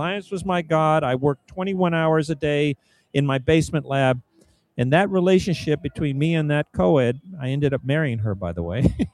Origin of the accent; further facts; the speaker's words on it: Los Angeles, California, United States; born there; I was born in East L.A.